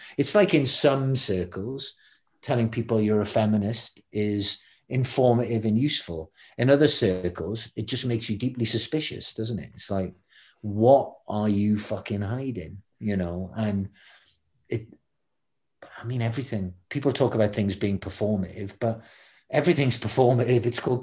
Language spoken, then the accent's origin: English; Newcastle, North East England, United Kingdom; where I'm from Newcastle, but we don't do particularly well there.